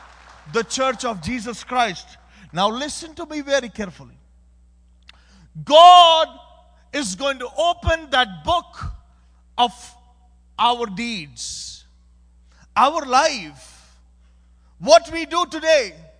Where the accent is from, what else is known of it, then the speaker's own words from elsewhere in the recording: Pakistan; I am coming from Pakistan, which is on the list of the top 10 most persecuted countries in the world.